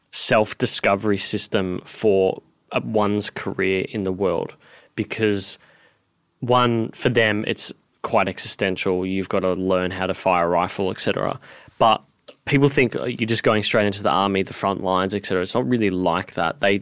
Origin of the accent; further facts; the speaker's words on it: Bentleigh, Victoria, Australia; To me, like growing up in Bentley and the Ormond area, a lot of Jewish friends, they always spoke about it.